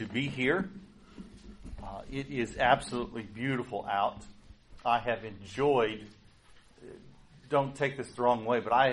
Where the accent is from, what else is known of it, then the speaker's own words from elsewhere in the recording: Missouri, United States; I'm originally from Missouri, and while it's not quite as grand and spectacular as New England, it's close.